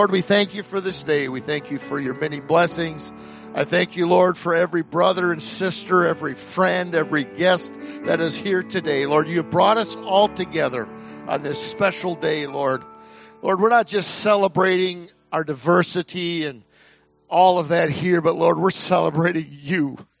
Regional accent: Texas, United States; born there; I was born in Texas, and if you're from Texas, everybody thinks Texas is like, you know how Texans are. I was born there.

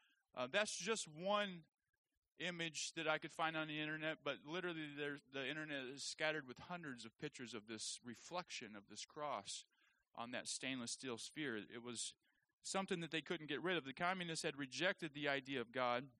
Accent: Arkansas, United States; moved away as an adult; also born or lived in Minnesota; I moved away from Arkansas into Minnesota. And so it was a massive culture change. Some of those culture changes involved food. Okay, food was way different in St. Paul than it was in L.A., where I was from, Lower Arkansas.

